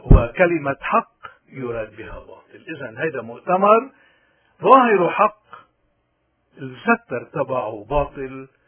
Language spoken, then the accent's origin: Arabic; Lebanon; now in Canada; لأنه نحن كلبنانيين كنديين من واجبنا نشهد للحق